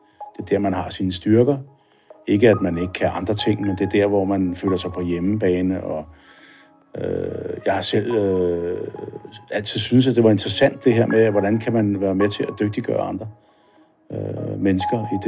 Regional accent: Hvidovre, Capital Region of Denmark, Denmark; Vi kommer fra Hvidovre.

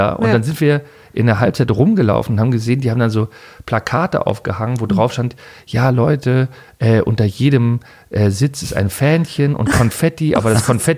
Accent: Berlin, Germany; als Berliner geht mir das irgendwie auf die Nerven

